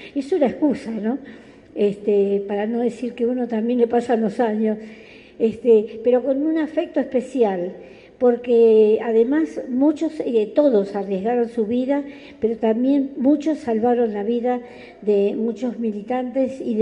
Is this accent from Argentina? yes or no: yes; Argentina; moved away; Porque nosotros cuando salimos de Argentina no estaba tan arraigado el tema del narcotráfico